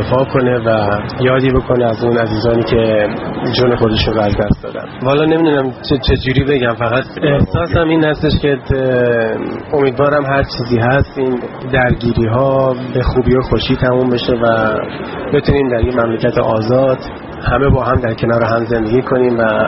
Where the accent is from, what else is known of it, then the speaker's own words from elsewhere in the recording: Iran; اینجا به عنوان یک ایرانی اومدم.